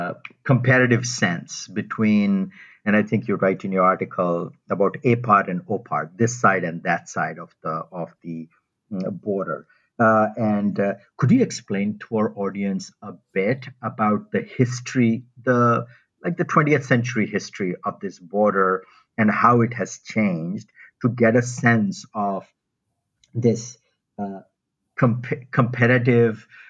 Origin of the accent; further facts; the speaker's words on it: India; the first half of my life, I grew up in India.